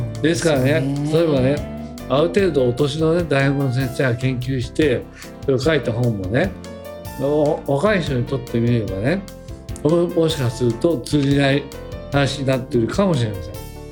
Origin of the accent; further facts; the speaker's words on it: Shimizu, Shizuoka, Japan; 私も清水出身ですから、